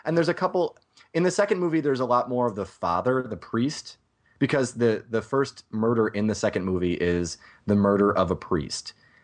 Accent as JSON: {"language": "English", "country": "United States", "said": "first and foremost, I'm American, and I even though I'm German, I'm American first."}